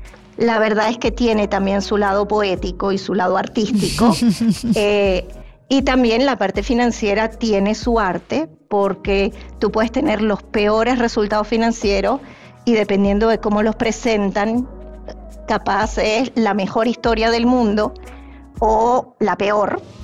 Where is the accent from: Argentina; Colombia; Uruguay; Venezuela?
Venezuela; Yo soy originalmente de Venezuela.